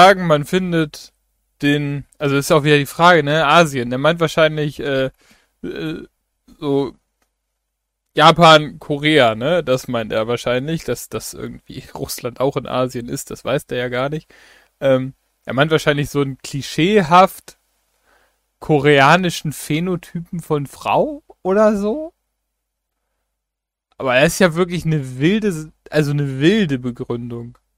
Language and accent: German; Germany; accent: German; Ich habe wahrscheinlich einen relativ deutschen Akzent. Weil ich selten Englisch sprechen muss.